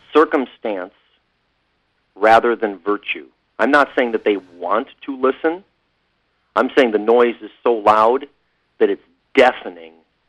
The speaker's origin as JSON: {"language": "English", "town": "Chicago", "region": "Illinois", "country": "United States", "said": "they know I'm from Chicago, which has had a couple of, among other distinctions, has been considered at different times one of, if not the murder capital of America."}